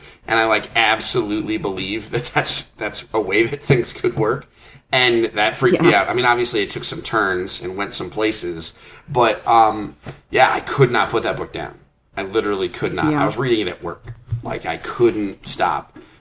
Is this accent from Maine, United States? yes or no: yes; Bangor, Maine, United States; born there; I was born in Bangor, Maine.